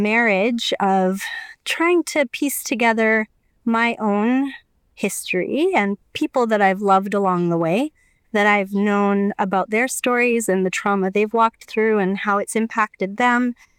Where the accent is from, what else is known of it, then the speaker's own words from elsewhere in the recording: Alberta, Canada; moved away as an adult; now in Winnipeg, Canada; I live in Winnipeg, Manitoba, Canada. I'm originally from Alberta, and my family moved out here when my son was just 6 weeks old. So I've now been here for 15 years, and I love Winnipeg.